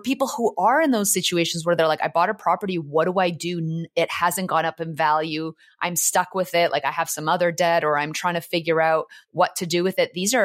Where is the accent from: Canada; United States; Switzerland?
Canada; Vancouver, British Columbia; I come from Vancouver, where property prices just went up and up and up and up.